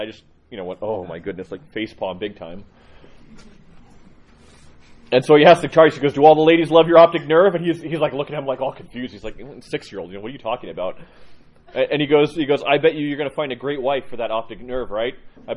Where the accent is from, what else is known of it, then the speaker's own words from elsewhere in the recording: California, United States; now in Salt Lake City, United States; no one goes to Salt Lake here to go to the beach, from what I understand, but I grew up in California